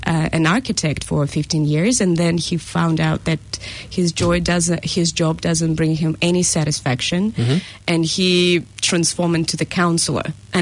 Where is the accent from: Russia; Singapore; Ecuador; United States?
Russia; English is a second language; now in New Zealand; I'm originally from Russia, as you can hear a weird accent maybe